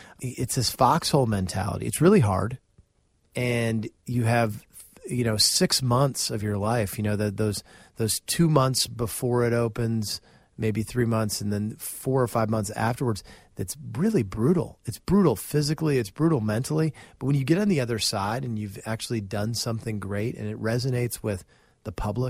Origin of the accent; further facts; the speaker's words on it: Springfield, Illinois, United States; Like in Springfield, Illinois, my hometown, and God love them. I love Springfield, Illinois.